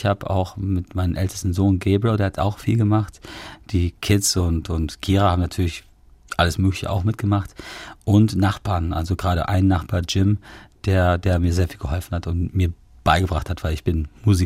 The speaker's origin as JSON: {"language": "German", "country": "Ireland", "said": "Und es ist im Prinzip so mein Herkunftsland-Song und auch eine gewisse Liebeserklärung an diesem Land."}